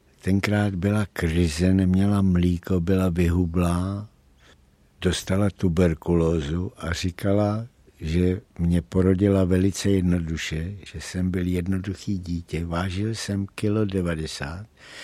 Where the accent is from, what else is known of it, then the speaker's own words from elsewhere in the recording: Prague, Czechia; třídě 427 nebo 428, která patřila částečně do Vysočan a částečně do Libně. A velice brzo, co jsem se narodil, jsme se odstěhovali z té Královské 428 na Královskou 137